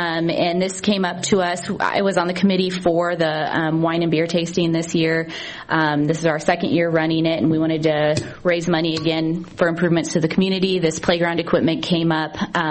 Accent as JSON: {"language": "English", "town": "Adams", "country": "United States", "said": "I'm from Adams. Do you need my address?"}